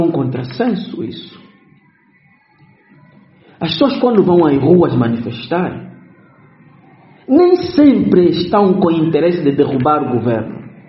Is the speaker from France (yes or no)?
no; Angola; pelo facto de nós, como angolanos